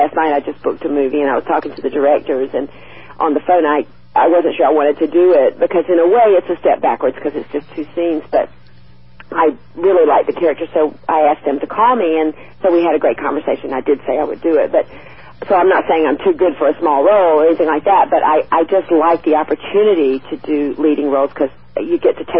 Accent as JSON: {"language": "English", "region": "the South", "country": "United States", "accent": "southern", "said": "I just, in life, I was not willing to lose my southern accent"}